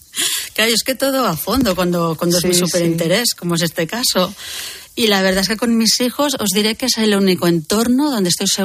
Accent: Barcelona, Catalonia, Spain; soy de Barcelona, tan de Barcelona que hasta aguanto los ruidos que yo tengo hipersensibilidad auditiva. A ver, sí y no. Porque, claro, yo siempre he vivido en Barcelona.

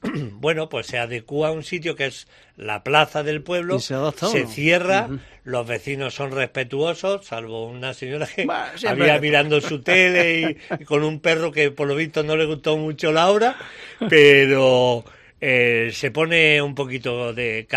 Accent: Jaén, Andalusia, Spain; el conocer a la gente y conocer mi tierra, que ha sido la excusa para conocer sitios preciosos que desconocía que estaban aquí en Jaén.

